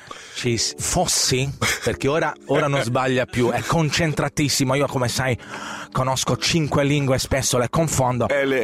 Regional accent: Ponteginori, Tuscany, Italy; quello è il capolinea, però nasce tutto dal mio paese. Il Salgerma si estrae a Ponte Ginori attraverso le tubature

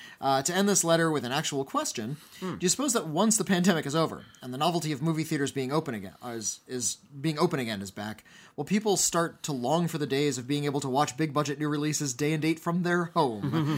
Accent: Victoria, British Columbia, Canada; I wanted to write in because I am also from British Columbia.

